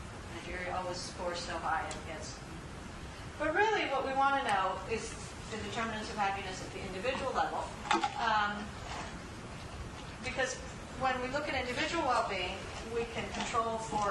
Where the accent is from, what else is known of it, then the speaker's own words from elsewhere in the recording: Peru; And I'm from Peru, so I guess that's me.